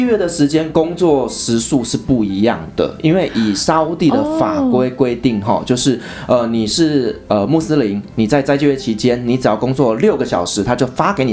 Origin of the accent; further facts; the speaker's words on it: Taiwan; 但是不行，因为我是台湾人